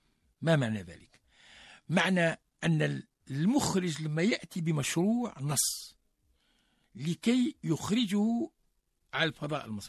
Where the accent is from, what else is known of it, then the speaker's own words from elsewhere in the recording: Algeria; عندنا في الجزائر مثلا عندنا عدة مواضيع يمكن أن نعالجها